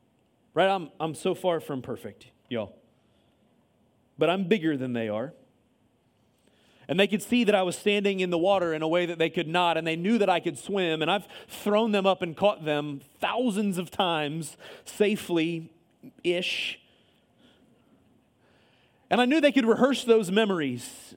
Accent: Ohio, United States; I'm not from around here, y'all. I'm from Ohio.

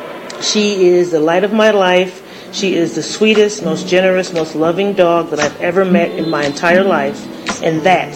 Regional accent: Chicago, Illinois, United States; I am from Chicago, Illinois.

